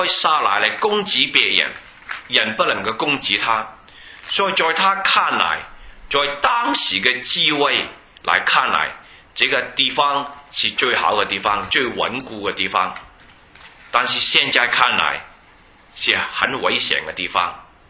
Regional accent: China; 求求神保守我们中国人，特别中国这个国家

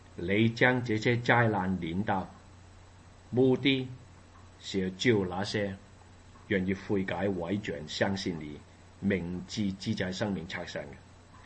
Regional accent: Hong Kong; 我从来我出生在香港，我住在香港都有二十多年，但是呢我没有去过中国

